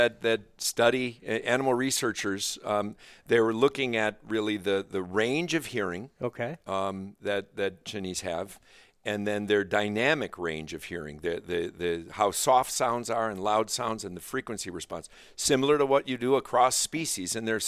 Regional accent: Green Bay, Wisconsin, United States; But I grew up in Wisconsin, okay. in Green Bay.

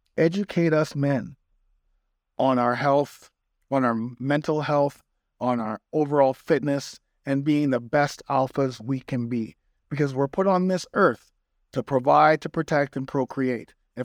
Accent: Canada; I live here in Toronto. I'm Canadian.

